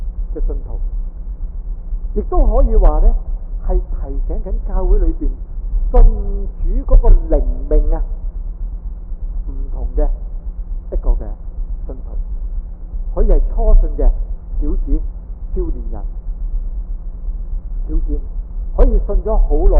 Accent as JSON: {"language": "Cantonese", "region": "Guangdong", "country": "China", "accent": "Cantonese", "said": "我哋廣東話講叫咩話？"}